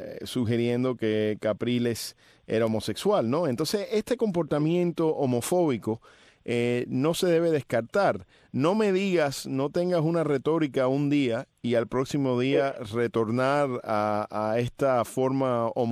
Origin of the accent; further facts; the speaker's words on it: Cuba; now in United States; como cubano americano